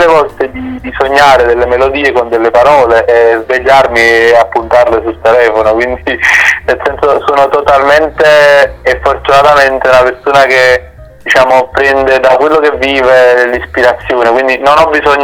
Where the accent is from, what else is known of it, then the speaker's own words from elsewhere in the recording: Naples, Campania, Italy; e altro da napoletano puoi immaginare